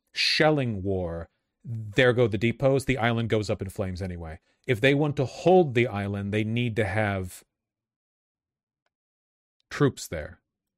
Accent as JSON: {"language": "English", "country": "United States", "lives_now": "Italy", "said": "I live in a small town in Italy of 20K. It's denser than the city. Okay, that's right. I'm an American, sorry."}